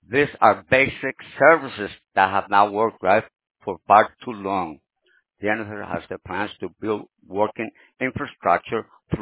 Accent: El Salvador; But I'm beginning to, like, at my age, I'm saying, I'm from El Salvador, and they have a great president.

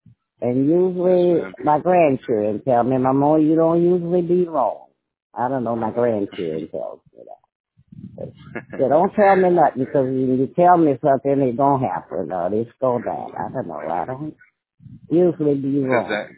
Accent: Florida, United States; He was a truck driver, hard working fellow, took care of his family. I came from Florida.

